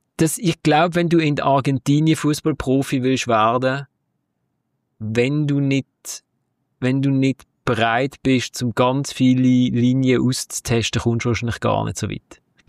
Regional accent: Switzerland; Also als Schweizer, sie haben das gemacht, was man hätte machen müssen

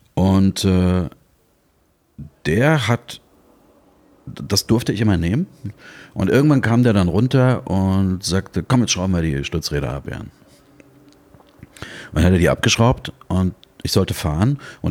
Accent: Dresden, Saxony, Germany; bin in Dresden groß geworden, das ist meine Heimatstadt.

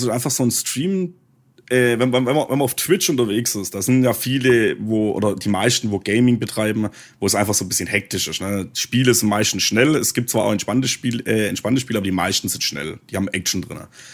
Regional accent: Baden-Württemberg, Germany; accent: Swabian; dank meinem schwäbischen Dialekt, nur Schwaben

